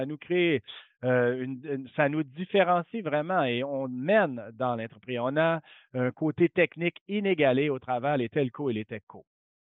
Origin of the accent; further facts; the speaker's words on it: New York, United States; French is a second language; now in Canada; Moi, je suis un Canadien adopté, Je viens de New York.